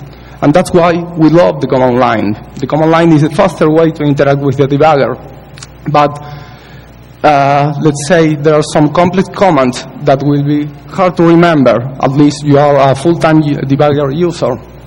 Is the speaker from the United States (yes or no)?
no; Argentina; English is a second language; I'm from Argentina.